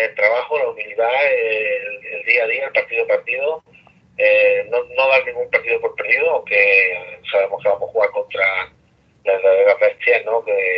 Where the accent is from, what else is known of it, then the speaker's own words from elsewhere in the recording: Andalusia, Spain; que representemos como malagueños, pues ese balonmano, para nosotros es un orgullo, evidentemente.